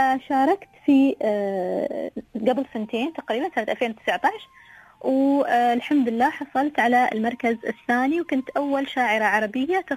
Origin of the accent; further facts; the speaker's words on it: United Arab Emirates; الوطن اللي هو دولتنا، دولة الإمارات